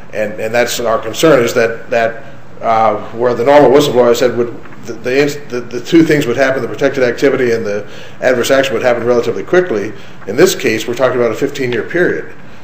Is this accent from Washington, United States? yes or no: no; Las Vegas, Nevada, United States; I was so worried about having shoes to wear in the cold weather because I'm from Las Vegas